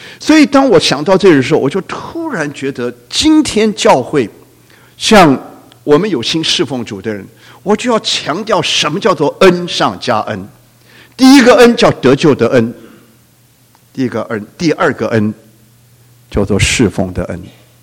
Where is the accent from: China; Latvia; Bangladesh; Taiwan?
China; Guangdong; 我是广东人哈